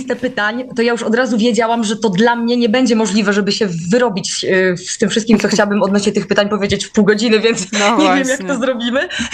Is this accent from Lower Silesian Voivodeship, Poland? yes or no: no; Jabłonka, Lesser Poland, Poland; ponieważ ja po prostu pochodzę z małej wsi. Jabłonka to jest pod Babią Górą.